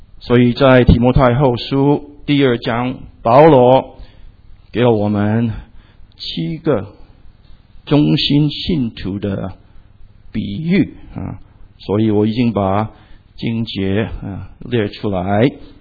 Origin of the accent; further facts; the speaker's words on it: Guangdong, China; 那么我是广东人，所以有时候广东人就会说一句话，大吉利是